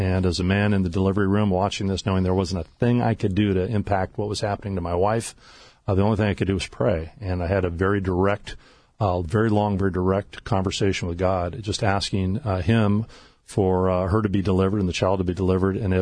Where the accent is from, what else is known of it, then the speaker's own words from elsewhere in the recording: Garden Grove, California, United States; So we grew up in St. Columban's Parish and just had a very active, fully integrated Catholic family and culture and parish at that particular time. I grew up in the 60s and 70s